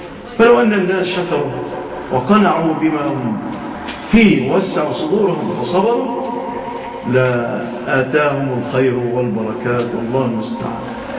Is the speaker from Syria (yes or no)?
no; Egypt; وعافى الله بلادنا مصر من هذه الهزات